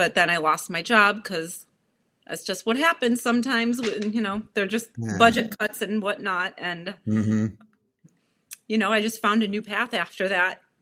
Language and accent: English; Illinois, United States; My parents are from Sicily, so I'm Sicilian, but I have been born and raised in Illinois.